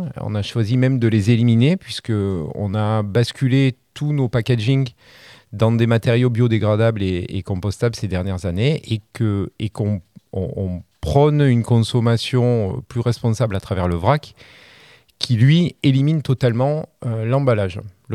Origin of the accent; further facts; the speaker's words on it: Carpentras, Provence-Alpes-Côte d'Azur, France; Je suis originaire de Carpentras